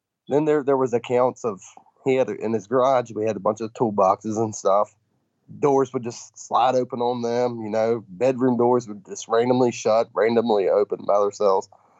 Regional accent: Waynesboro, United States; also born or lived in North Carolina; I grew up in Waynesboro. I moved to Waynesboro in 99, Christmas of 99, originally from North Carolina. And I moved here with my dad and my stepmom.

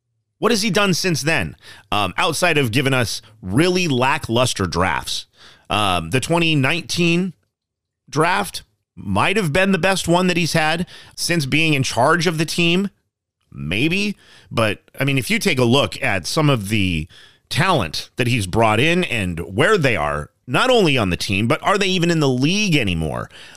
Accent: Colorado, United States; now in Washington, United States; I am from Colorado. However, I no longer live in Colorado, currently living in Washington State.

